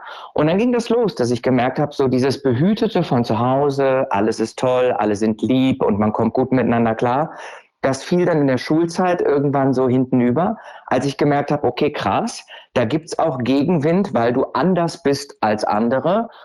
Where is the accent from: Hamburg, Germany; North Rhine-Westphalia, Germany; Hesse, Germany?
North Rhine-Westphalia, Germany; Düsseldorf; Ich bin in Düsseldorf geboren, also in Deutschland, und bin da eigentlich auch ganz behütet aufgewachsen mit Mutter, Vater, eine 3 Jahre jüngere Schwester.